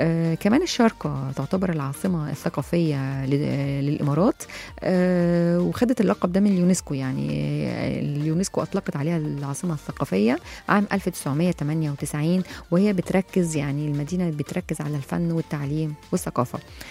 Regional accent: Egypt; عندنا في مصر السياحة يعني الشاطئية، السياحة التاريخية، الدينية، الترفيهية

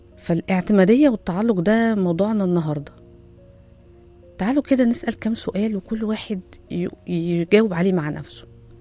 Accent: Egypt; احنا طبعا الماتش بتاع اول امبارح دوت لغاية دلوقتي لسه مأثر علينا كلنا حقيقي كمصريين

